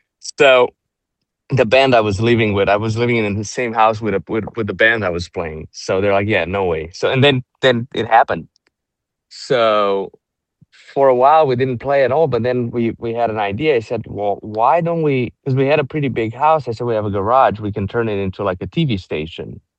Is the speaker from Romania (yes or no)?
yes; Transylvania, Romania; English is a second language; Okay, great. So I grew up in Transylvania, Romania, in a very musical family.